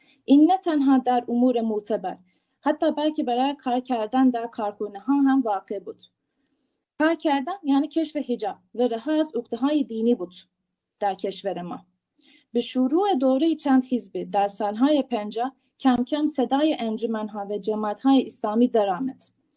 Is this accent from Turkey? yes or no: yes; Turkey; born there; Persian is a second language; من یک زن مسلمان که در ترکیه به دنیا آمدم و در اینجا زندگی می کنم